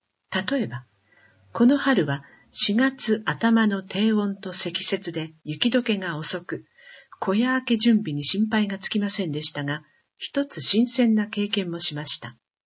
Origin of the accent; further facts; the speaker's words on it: Kanagawa, Japan; 私は神奈川県出身です。社会人生活のほとんどは東京を拠点にしてきました。